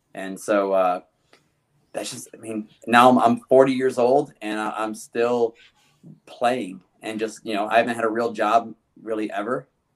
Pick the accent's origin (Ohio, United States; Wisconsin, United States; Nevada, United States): Ohio, United States; I'm from Ohio originally. I grew up wrestling.